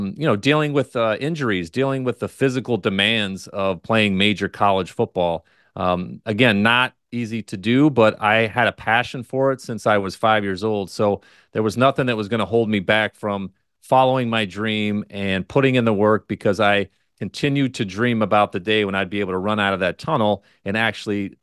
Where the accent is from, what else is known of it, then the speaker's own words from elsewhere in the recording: Ohio, United States; I'm originally from Ohio, so it was just a huge adjustment in general to be away from home